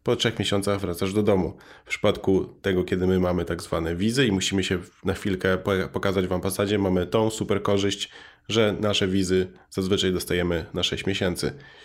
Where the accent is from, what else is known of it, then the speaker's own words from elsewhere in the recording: Łowicz, Łódź Voivodeship, Poland; Poznałem bardzo fajnego startupera z mojego rodzinnego miasta, Łowicza.